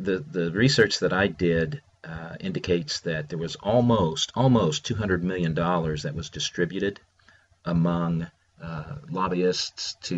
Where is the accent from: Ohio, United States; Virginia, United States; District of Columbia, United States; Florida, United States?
Ohio, United States; Of course, John is a Republican from Ohio, my home state.